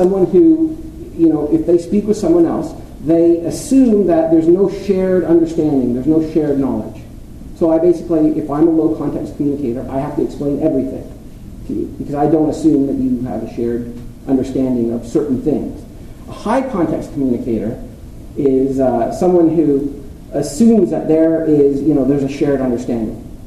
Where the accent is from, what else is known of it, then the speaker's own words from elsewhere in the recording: Canada; this is the kind of dilemma that I faced as a Canadian, learning Japanese